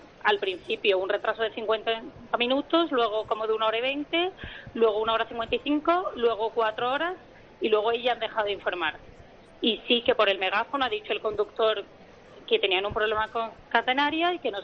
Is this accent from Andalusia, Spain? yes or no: yes; Seville, Andalusia, Spain; now in Madrid, Spain; yo soy de Sevilla, pero trabajo aquí en Madrid y muchos fines de semana me voy.